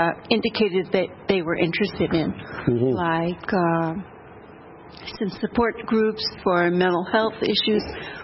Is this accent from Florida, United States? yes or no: yes; Avon Park, Florida, United States; I'm from the Avon Park, Florida.